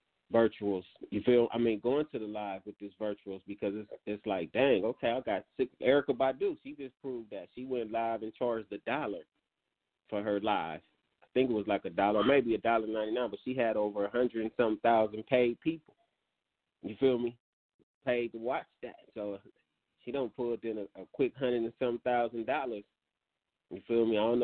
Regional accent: Watts, California, United States; And that's where I'm from Great Street Watts originally, you know, Great Street Watts … Crip, you feel me?

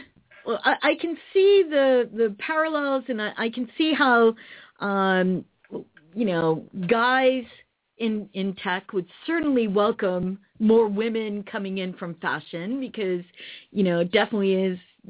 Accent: Massachusetts, United States; I grew up next to Hingham.

